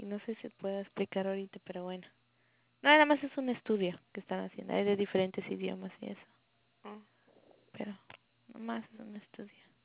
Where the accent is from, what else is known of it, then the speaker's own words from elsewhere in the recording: Acapulco, Guerrero, Mexico; Le digo, de Guerrero. Y me dice, ah, Acapulquito. Y le digo, ¿cómo sabes de que soy de Acapulco? Dice, ay, ¿eres de Acapulco? Y le digo, sí.